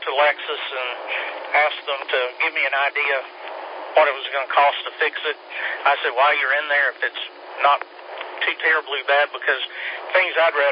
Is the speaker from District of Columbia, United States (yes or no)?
no; Asheville, North Carolina, United States; I'm from Asheville